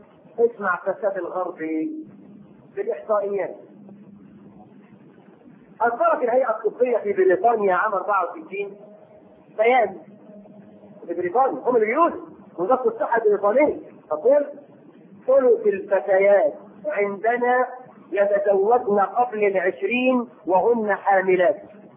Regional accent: Egypt; وفي عندنا في مصر يسمي بنته دينا وديانه

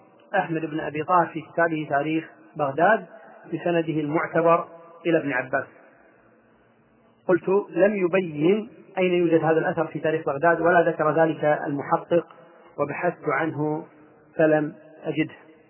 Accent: Kuwait; دكتور طبيب عندنا في الكويت

